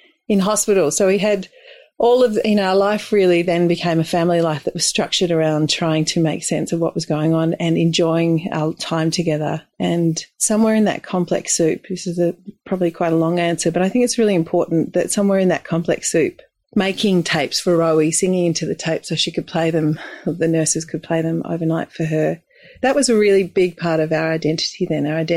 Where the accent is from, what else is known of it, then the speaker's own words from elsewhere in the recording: Sandringham, Victoria, Australia; All I have to do is really just turn it all the way back to growing up in Sandringham, the youngest of five. My mother was from Holland, from Amsterdam.